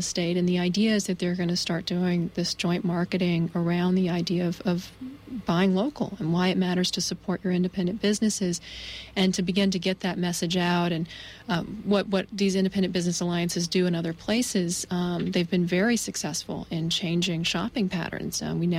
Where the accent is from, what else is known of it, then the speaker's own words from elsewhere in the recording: Maine, United States; Maine, my home state, just this last year passed a landmark law